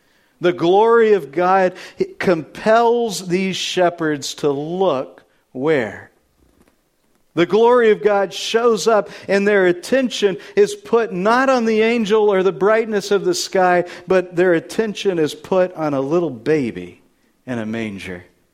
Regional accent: Texas, United States; Now, I grew up in Texas, and I've been in some barns, and I can tell you there's nothing glorious about a barn.

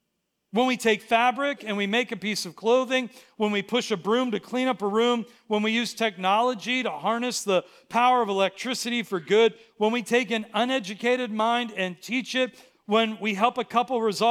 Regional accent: Pittsburgh, Pennsylvania, United States; Growing up in Pittsburgh, it was a blue-collar ethos of a city. You know, my grandfather was a steel worker. My dad worked at Nabisco making Oreos.

